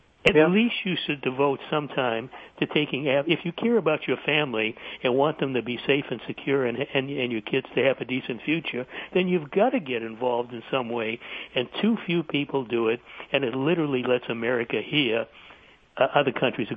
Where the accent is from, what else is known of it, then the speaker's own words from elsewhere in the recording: Boston, Massachusetts, United States; And I grew up in Boston. I know the exact spot where this incident took place.